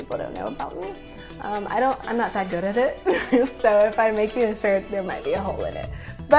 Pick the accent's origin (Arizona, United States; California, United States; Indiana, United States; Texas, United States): Texas, United States; Houston; I'm from Houston, Texas, and this is my second year on the squad.